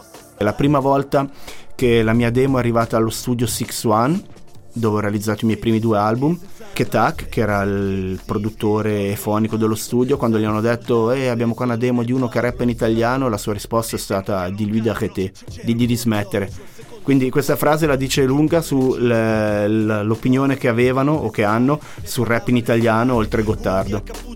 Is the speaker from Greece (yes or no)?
no; Ticino, Switzerland; Ci sono tantissimi ticinesi nella mia situazione.